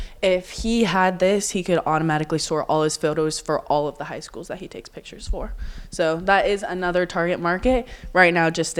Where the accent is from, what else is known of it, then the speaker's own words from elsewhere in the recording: Reno, Nevada, United States; I know there's where I'm from Reno.